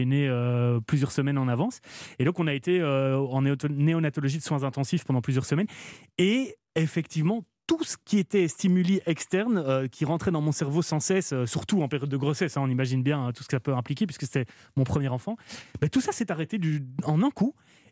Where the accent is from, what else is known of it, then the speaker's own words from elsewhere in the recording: Belgium; je joue quand même à un niveau de compétition chez moi en Belgique.